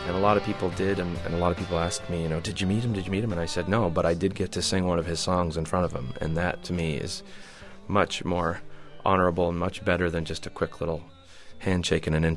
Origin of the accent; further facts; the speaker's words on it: Canada; I think it's still sort of in your DNA as a Canadian singer-songwriter.